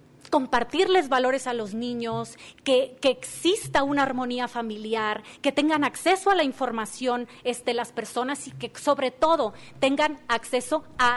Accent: Tequila, Jalisco, Mexico; soy originaria de Tequila, la tierra que le otorga identidad a Jalisco y a México ante el mundo.

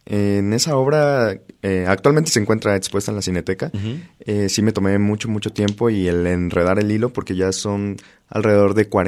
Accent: Veracruz, Mexico; moved away as an adult; now in Guadalajara, Mexico; Yo, pues, soy de Veracruz. Uh-huh. Vine hace 4 años aquí a Guadalajara y, bueno, creo que el estado me ha acogido muy bien y, pues, bueno, yo ya me siento tapatío.

